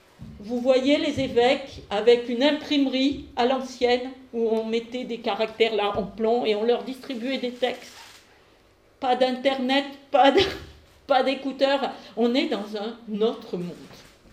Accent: France; j'étais obligée d'écrire au début de ma thèse que j'avais écrit en français de France, parce que c'était ma langue maternelle

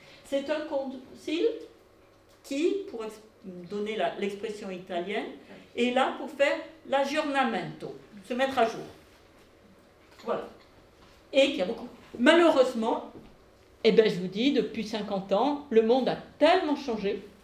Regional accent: France; j'étais obligée d'écrire au début de ma thèse que j'avais écrit en français de France, parce que c'était ma langue maternelle

